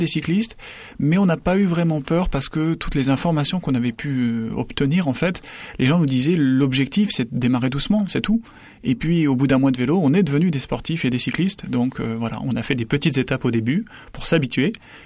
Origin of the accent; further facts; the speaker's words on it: Auvergne-Rhône-Alpes, France; moi, je suis auvergnat d'origine. Et puis, depuis 7 ou 8 ans, maintenant, j'habite dans le sud.